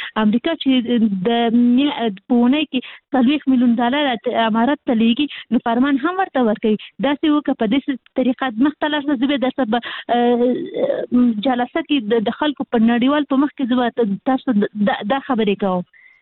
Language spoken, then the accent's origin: Pashto; Kabul, Afghanistan; مونږ اصلي د کابل یو